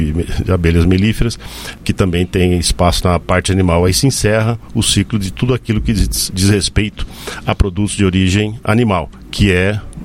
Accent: Campinas, São Paulo, Brazil; Eu sou de São Paulo, né? De Campinas.

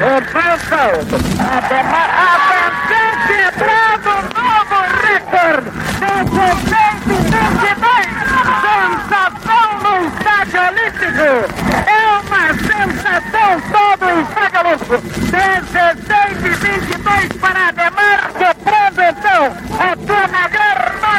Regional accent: Brazil; Agora, se Deus quiser, espero voltar ao meu Brasil, abraçar os meus familiares, os meus amigos

